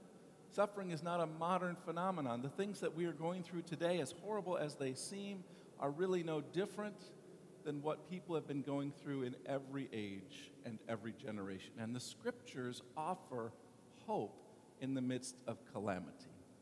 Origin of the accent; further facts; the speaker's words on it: California, United States; I was particularly moved, being a Californian, at the images of the horrific, destructive wildfires